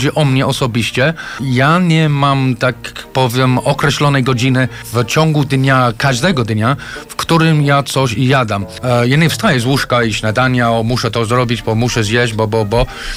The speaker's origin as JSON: {"language": "Polish", "region": "England", "country": "United Kingdom", "said": "Ja chociaż jestem Anglikiem i tak dalej"}